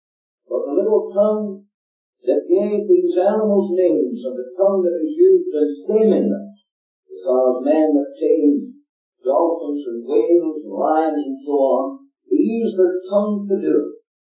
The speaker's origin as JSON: {"language": "English", "country": "Ireland", "said": "We're very gracious even when we're away from Ireland."}